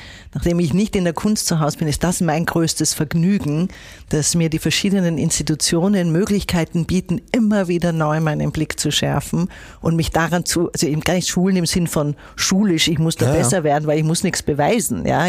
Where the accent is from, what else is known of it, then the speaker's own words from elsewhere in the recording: Vienna, Austria; ich komme aus Wien. Es ist eine Kulturstadt, die einfach in jeder Phase, in jeder Ebene, die sie zu bieten hat, das immer auch mit verwoben ist.